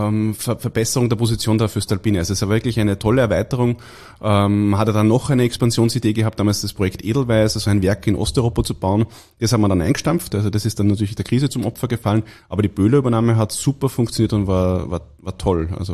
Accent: Linz, Upper Austria, Austria; Ich bin ursprünglich Linzer, das heißt, ich bin eigentlich mit der Voestalpine auf groß geworden.

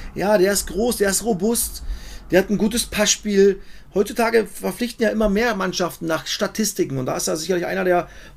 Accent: East Germany, Germany; Ich hätte es natürlich wieder als Ossi gerne gesehen

